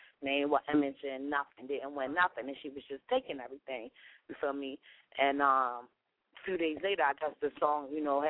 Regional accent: Philadelphia, Pennsylvania, United States; Y'all can be Philly this, Philly that, all you want. I love my hometown, but, you know what I'm saying?

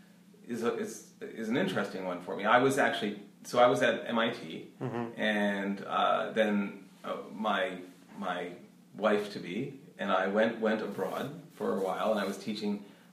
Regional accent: Pennsylvania, United States; This was near Philadelphia.

